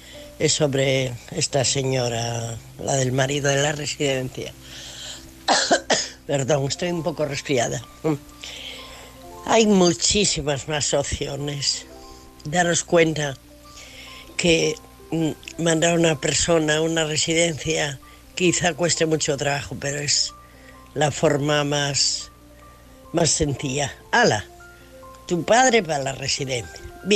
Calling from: Asturias, Spain; de Asturias.

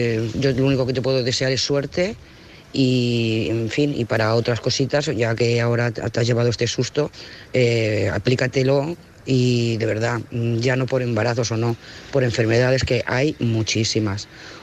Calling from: Lloret de Mar, Catalonia, Spain; de Lloret de Mar.

